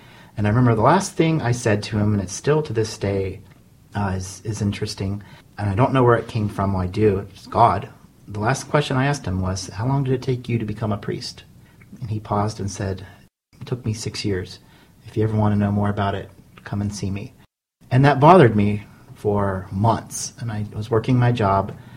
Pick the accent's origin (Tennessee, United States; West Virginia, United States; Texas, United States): West Virginia, United States; Bridgeport; I grew up next door in Bridgeport, West Virginia, so I'm local to the area.